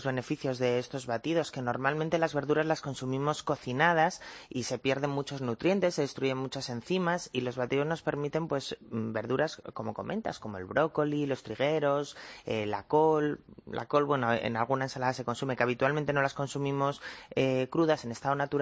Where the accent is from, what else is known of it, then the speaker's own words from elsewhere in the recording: Asturias, Spain; Yo soy asturiana.